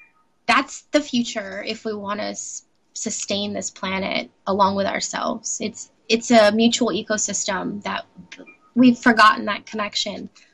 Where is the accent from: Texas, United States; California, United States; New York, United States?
California, United States; Lemon Grove; live from the Love Lab tonight in my hometown of Lemon Grove.